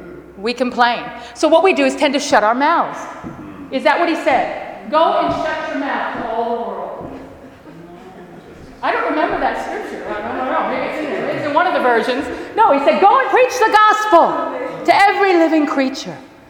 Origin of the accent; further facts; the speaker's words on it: United States; so pardon me, Australians, for saying this, because I'm American.